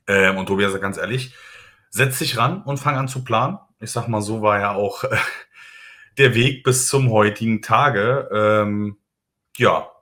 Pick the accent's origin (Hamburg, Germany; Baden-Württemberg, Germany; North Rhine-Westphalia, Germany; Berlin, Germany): Berlin, Germany; Gott sei Dank, als Berliner ist das ein Katzensprung von einer guten Dreiviertelstunde.